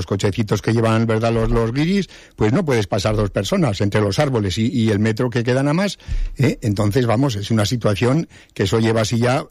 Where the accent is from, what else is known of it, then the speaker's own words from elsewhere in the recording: Logroño, La Rioja, Spain; de La Rioja, soy de Logroño, y aquí hemos venido ya a temporadas, ya te digo, más que todo en invierno